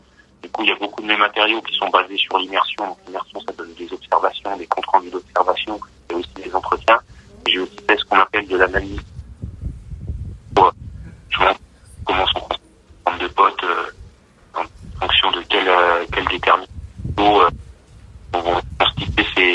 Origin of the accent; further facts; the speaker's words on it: Grand Est, France; Moi, je suis originaire du département de la Haute-Marne, qui est un département qui a perdu quasiment 20% de sa population ces trois dernières décennies.